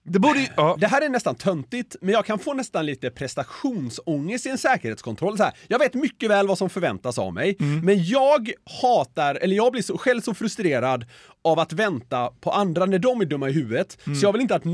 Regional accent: Ludvika, Dalarna County, Sweden; I min hemstad Ludvika har man renoverat våran idrottshall

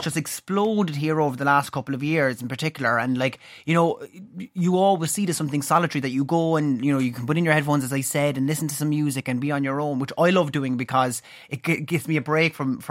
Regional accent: Cork, Munster, Ireland; now in Dublin, Ireland; Like when I'm originally from Cork

